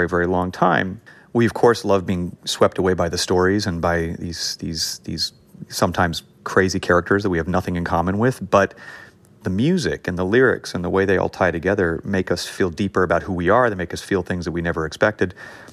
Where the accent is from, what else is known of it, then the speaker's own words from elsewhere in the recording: Los Angeles, California, United States; I grew up in an area of LA called Hancock Park.